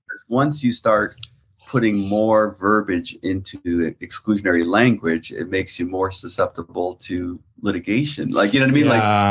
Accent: Hartford, Connecticut, United States; I grew up in Hartford, which is, you know, historically insurance.

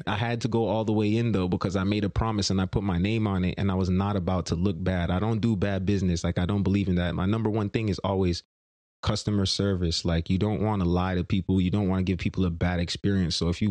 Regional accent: Brampton, Ontario, Canada; because it was in my hometown out in Brampton.

